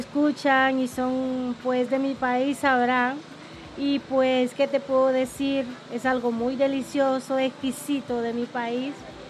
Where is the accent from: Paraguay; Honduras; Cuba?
Honduras; Choluteca; born there; also born or lived in San Pedro Sula; como yo en mi propio país tuve que emigrar de una ciudad a otra, mi ciudad natal, que es Choluteca, mi amada Choluteca, pero luego tuve que emigrar a San Pedro Sula, donde viví muchísimos años, 14 años